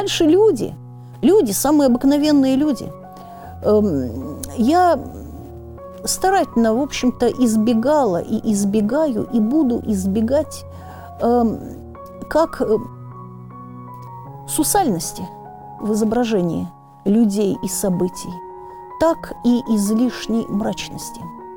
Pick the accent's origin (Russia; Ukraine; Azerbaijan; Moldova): Russia; Arkhangelsk, Arkhangelsk Oblast; born there; Поскольку я родилась в Архангельске